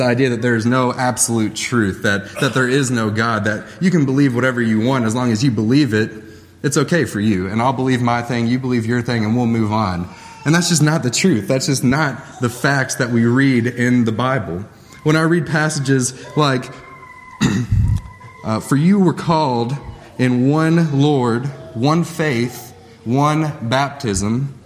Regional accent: Kentucky, United States; We're both from Kentucky. We grew up kind of knowing each other since we were about 10.

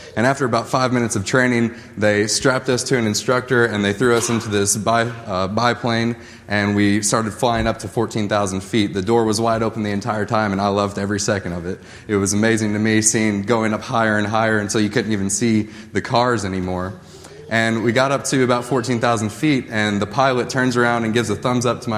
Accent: Kentucky, United States; We're both from Kentucky. We grew up kind of knowing each other since we were about 10.

